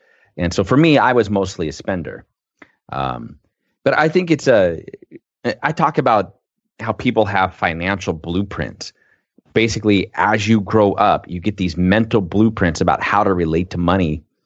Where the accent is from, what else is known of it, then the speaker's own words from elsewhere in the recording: Portland, Oregon, United States; I grew up here in Portland, Oregon.